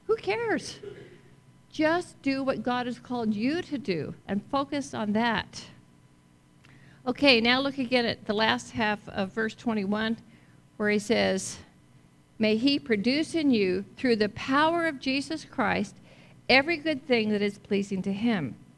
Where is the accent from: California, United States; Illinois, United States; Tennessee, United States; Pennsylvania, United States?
California, United States; So I'm from California, so I go back there like a couple times a year to visit my family.